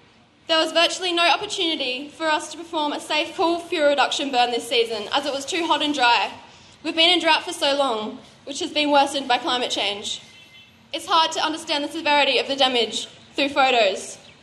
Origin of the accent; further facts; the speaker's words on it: Nimboida, New South Wales, Australia; from Nimboida, New South Wales.